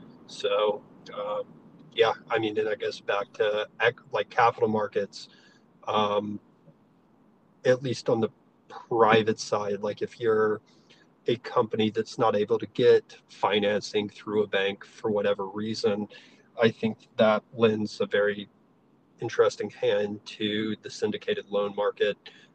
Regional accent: South Carolina, United States; Like I'm in South Carolina, my home state

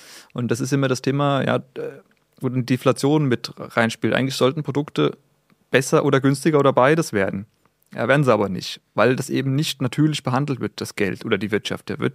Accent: Germany; sind wir Deutsche, so sind wir anders.

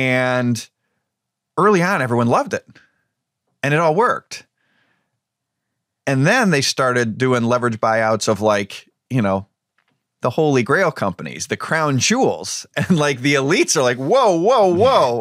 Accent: Strongsville, Ohio, United States; Look, when in 1992, in my hometown, at this town square, my hometown, Strongsville, Ohio, we had late October

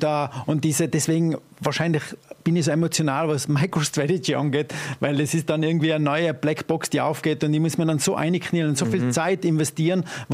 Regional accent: Tyrol, Austria; accent: Ötztal dialect; Ja. Ötztaler Dialekt.

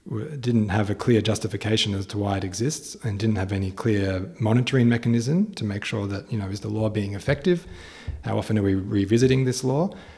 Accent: Australia; I was leaning towards trying to understand more how my home country is Australia.

